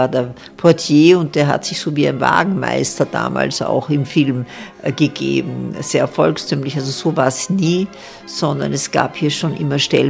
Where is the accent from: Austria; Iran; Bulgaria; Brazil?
Austria; Vienna; ich bin Wienerin, ich war in der Schule in Wien, ich habe studiert in Wien, da kenne ich wahnsinnig viele Leute. Und Tirolerisch kann ich leider immer noch nicht